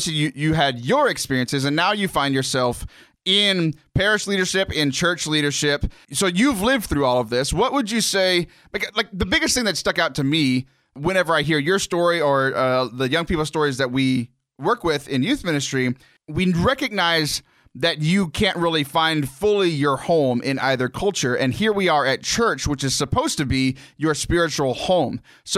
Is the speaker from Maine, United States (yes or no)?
no; Texas, United States; Like I grew up in South Texas. There's a large Hispanic population